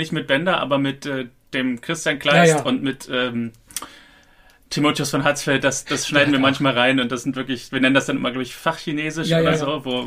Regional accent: Germany; Und bei mir war es dann, ein Deutscher.

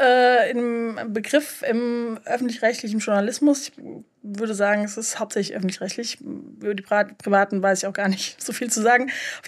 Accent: Mainz, Rhineland-Palatinate, Germany; wir sind beide Mainzer

